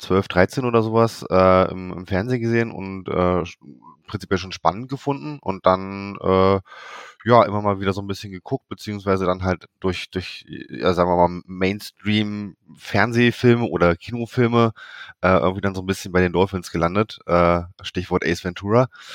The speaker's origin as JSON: {"language": "German", "region": "Lower Saxony", "country": "Germany", "tie": "born or raised there", "lives_now": "Bielefeld, Germany", "said": "Tatsächlich aus Mitteldeutschland. Also ich bin in der Nähe von Wolfsburg aufgewachsen, lebe jetzt mittlerweile in Ostwestfalen, in Bielefeld."}